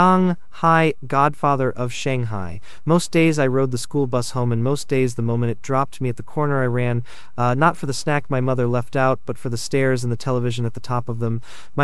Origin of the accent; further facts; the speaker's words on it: Bangkok, Thailand; I grew up in Bangkok.